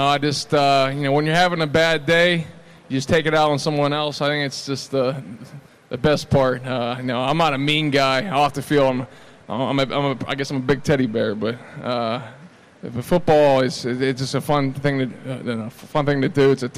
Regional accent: Pittsburgh, Pennsylvania, United States; also born or lived in Dayton, Ohio; I was born in Dayton, Ohio. I lived there until I was about 6 or 7, moved to Pittsburgh, and we've lived around the same area since then, since I was 7 years old.

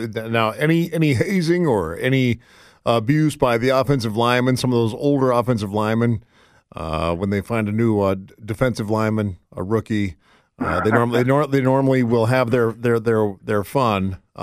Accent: Centerville, Iowa, United States; I'm from Centerville, Iowa. I was a big time Iowa Hawkeye fan.

